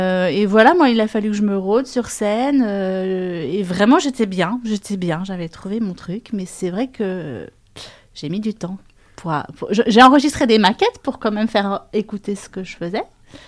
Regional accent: L'Isle-Adam, Île-de-France, France; Moi, j'ai grandi à Lille-Adam, dans le Val d'Oise, donc voisine de l'Oise.

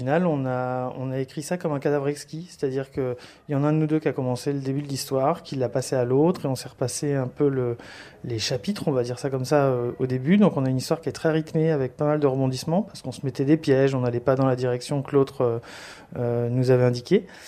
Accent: Compiègne, Hauts-de-France, France; now in Troyes, France; j'ai 49 ans, je suis né à Compiègne et j'ai fait toute ma première partie de scolarité à la Croix-Saint-Ouen et à Compiègne. Et depuis quelques années maintenant, après des études à Reims, j'habite à Troyes

